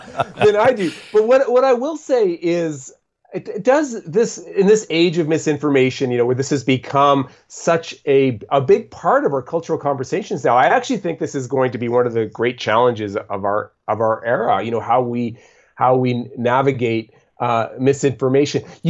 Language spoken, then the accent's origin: English; Boston, Massachusetts, United States; Like, I'm originally from Boston, so, you know, big Patriots fan.